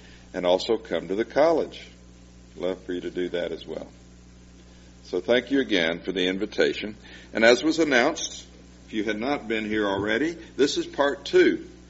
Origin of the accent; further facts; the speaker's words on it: Beaumont, Texas, United States; born there; I haven't told you I am a Texan, have I? I was born in Beaumont. My father was born in Waco. So we're Texans through and through.